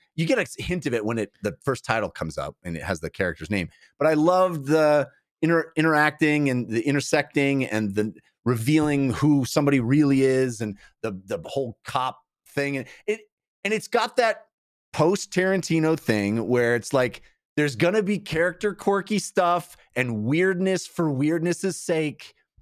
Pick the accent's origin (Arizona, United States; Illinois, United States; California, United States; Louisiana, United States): California, United States; You know, growing up in the Bay Area, there was postcards for raves.